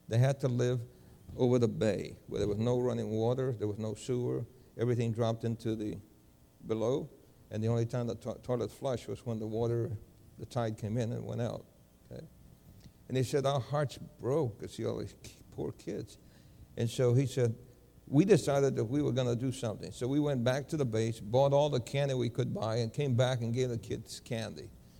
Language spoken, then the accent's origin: English; El Fanguito, Puerto Rico; I said, I was born in Puerto Rico.